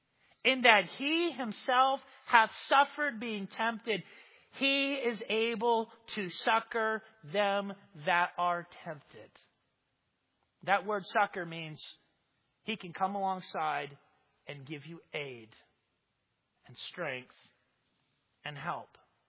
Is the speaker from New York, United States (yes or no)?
no; Florida, United States; I'm from Florida. Lots of people live on the beach in Florida.